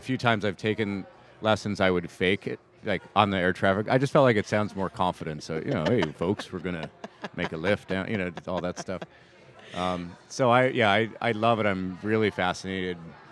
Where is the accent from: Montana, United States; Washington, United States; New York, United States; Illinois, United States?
New York, United States; I'm like, and I grew up in New York